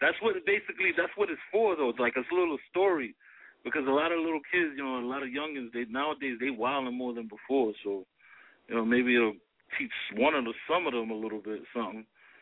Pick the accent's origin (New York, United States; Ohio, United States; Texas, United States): New York, United States; New York City; I'm from the Bronx. I'm right in 140th from Brook. You know, grew up here all my life.